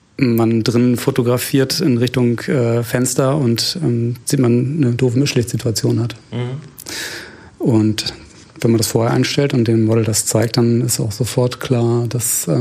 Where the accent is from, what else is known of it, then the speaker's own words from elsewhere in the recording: Flensburg, Schleswig-Holstein, Germany; Aus Flensburg.